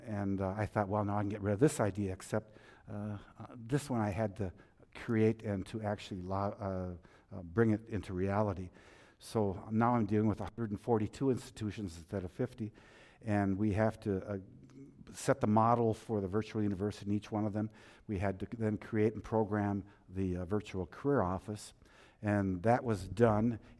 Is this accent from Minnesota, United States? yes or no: yes; Duluth, Minnesota, United States; I go to Duluth East. Wonderful, that's my hometown.